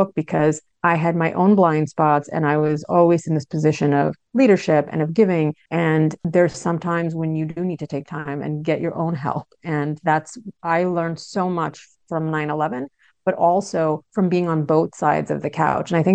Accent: New York, United States; Like, I grew up in New York and our living room was always filled with people who were asking my parents for help

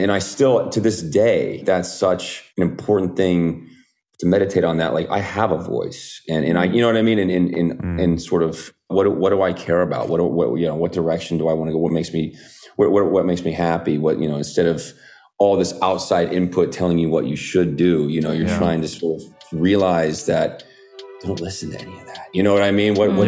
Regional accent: Oklahoma City, Oklahoma, United States; also born or lived in Lubbock / Minnesota; I was born in Lubbock, Texas, which is a small town in West Texas. Don't remember it. My first memories were in Oklahoma City.

